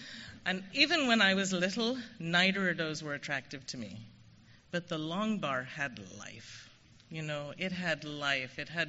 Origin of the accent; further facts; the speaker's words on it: London, United Kingdom; I was born in London, which will save you wondering. I grew up in a pub. It was my grandparents' pub, and I'm an only child and an only grandchild